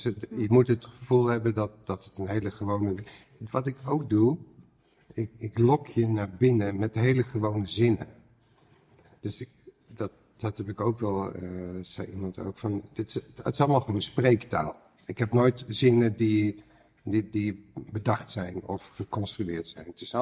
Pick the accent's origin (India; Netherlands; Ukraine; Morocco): Netherlands; Rotterdam, South Holland; Ik ben opgegroeid in Rotterdam